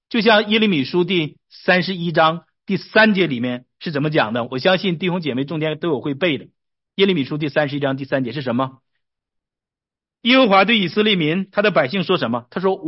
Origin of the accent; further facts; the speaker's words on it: Harbin, Heilongjiang, China; now in United States; 我来到美国之后，我对我的家乡哈尔滨，我对我的家乡就更感兴趣啊，因为我在家住的时候 我并没有想法好好去了解它